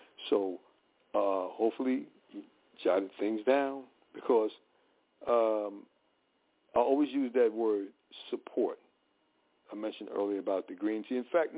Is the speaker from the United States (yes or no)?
yes; Newark, New Jersey, United States; I had roaches. I'm from Newark. Not saying everybody in Newark has roaches.